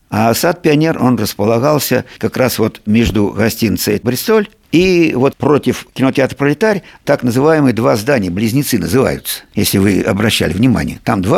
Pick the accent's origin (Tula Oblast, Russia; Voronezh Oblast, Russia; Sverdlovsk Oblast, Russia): Voronezh Oblast, Russia; Voronezh; Коренной я воронежец. До войны мы жили на проспекте дом 37. Это вот дом связи.